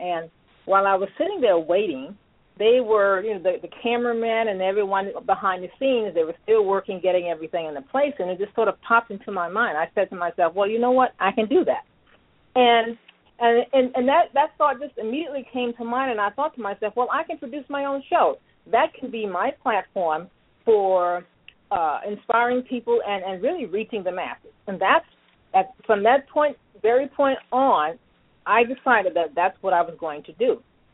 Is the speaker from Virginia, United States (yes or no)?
yes; Virginia, United States; I'm actually calling from the Washington, D.C. area, and that really is home to me, Virginia, actually.